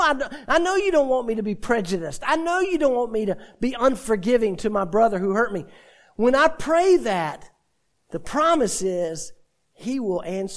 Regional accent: Winston-Salem, North Carolina, United States; Growing up in Winston-Salem, I went to climb Pilot Mountain.

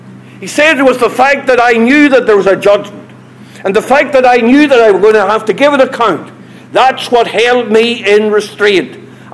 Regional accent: Northern Ireland, United Kingdom; I come from Northern Ireland.

